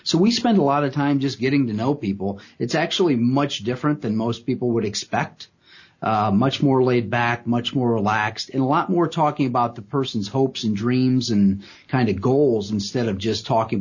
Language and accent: English; Pemberville, Ohio, United States; I mean, growing up in Pemberville, Ohio, it's not the fanciest of folks that we're typically working with.